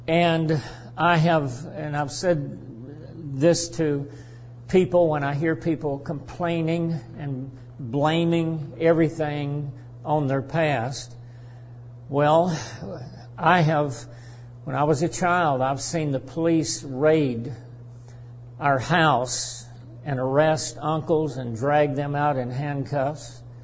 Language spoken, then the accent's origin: English; Tennessee, United States; also born or lived in Elyria, Ohio / Los Angeles, California; My childhood, I was born in Elyria, Ohio. At 3 years of age, moved to Los Angeles, California. And at 4 years of age, moved to Tennessee. It's where I and my brother grew up. I grew up on a farm, a small farm, 50 acres